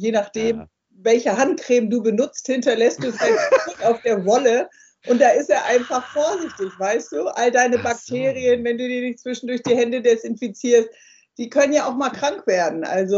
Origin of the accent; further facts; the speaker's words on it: Northern Germany, Germany; Ich komme ja aus Norddeutschland